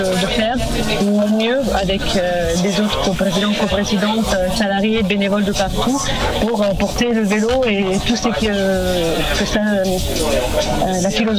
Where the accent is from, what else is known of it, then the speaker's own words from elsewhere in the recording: Rome, Lazio, Italy; French is a second language; now in France; moi je viens donc de Rome, c'est une grande métropole et je faisais du vélo quand j'étais petite